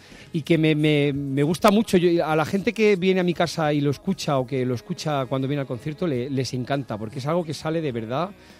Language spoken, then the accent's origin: Spanish; Barcelona, Catalonia, Spain; born there; yo soy nacido en Barcelona.